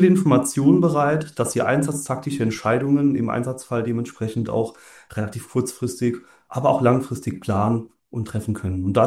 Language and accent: German; Saarland, Germany; ich komme ja aus dem Saarland